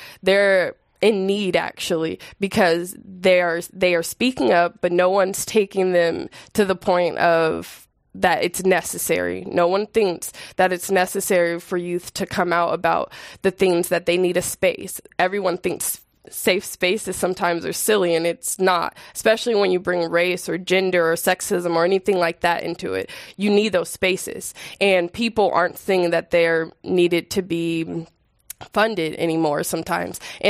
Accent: San Francisco, California, United States; Honestly, I feel like growing up in San Francisco, I was thankful to go to high school here, and that my parents went to school in San Francisco as well.

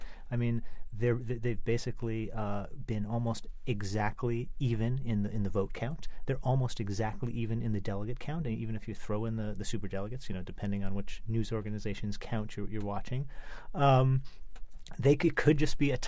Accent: Washington, District of Columbia, United States; I'm from Washington, and I might add that Washington has fewer delegates than Puerto Rico, which is a huge issue for some of us down there.

